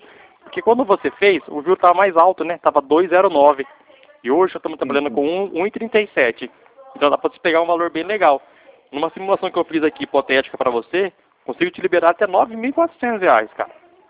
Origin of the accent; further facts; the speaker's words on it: Dracena, São Paulo, Brazil; eu sou aqui de Dracena, no escritório, mas eu trabalho em Lucélia. E eu fico em Lucélia e Adamantina.